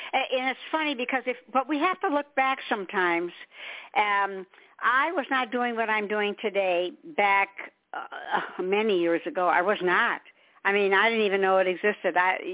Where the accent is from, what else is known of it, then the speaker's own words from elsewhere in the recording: Michigan, United States; since I've been here about 22 years, because I came from Michigan, so you know I know what snow is.